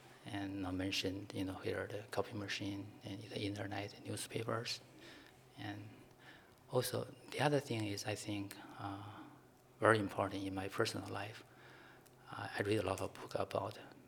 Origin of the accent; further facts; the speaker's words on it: China; English is a second language; moved away; I grew up in China. I moved here 14 years ago. I'm still in the process of improve my English.